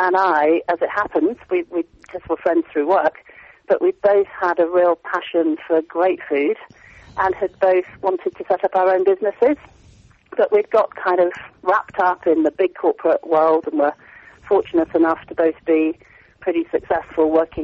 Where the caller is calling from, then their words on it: Bridgnorth, West Midlands, United Kingdom; I'm calling you from Bridge North, which is in the heart of Shropshire, near Shrewsbury.